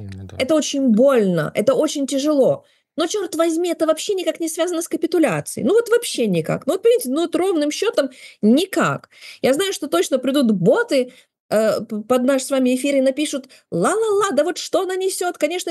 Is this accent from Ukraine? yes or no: yes; Ukraine; И, конечно, лично я, как украинка, я ему желаю исключительно увядания